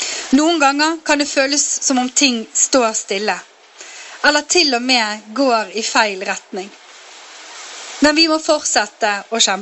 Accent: Western Norway, Norway; Vi vokste begge opp på Vestlandet, ikke så langt ifra hverandre. Og vi var begge mørke i huden.

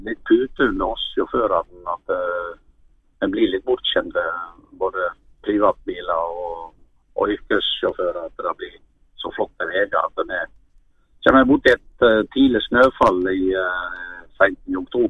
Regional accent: Vestland, Norway; Den takket jeg for godt i 92, for det drev jo med det hjemme i Sogn.

